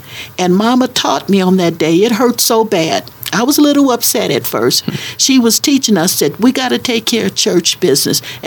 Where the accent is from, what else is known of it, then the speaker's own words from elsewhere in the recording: Kansas City, Missouri, United States; Well, I was born in Kansas City, Kansas, thank you very much. But yeah, we were raised in Kansas City, Missouri.